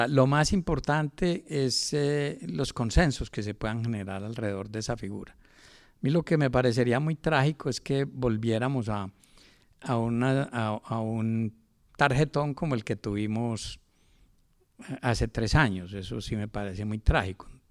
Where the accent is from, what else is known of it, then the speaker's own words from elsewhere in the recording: Colombia; como somos colombianos